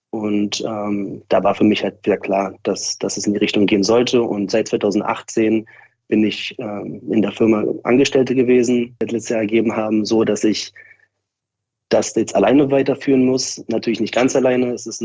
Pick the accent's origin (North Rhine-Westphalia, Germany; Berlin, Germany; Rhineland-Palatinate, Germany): Berlin, Germany; Das heißt, ich bin in Berlin geboren, hier auch aufgewachsen.